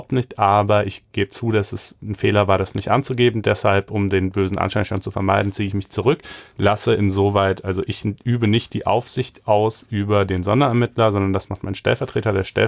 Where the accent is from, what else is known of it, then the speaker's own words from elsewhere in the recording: Germany; aber ich bin ja auch in Deutschland groß geworden.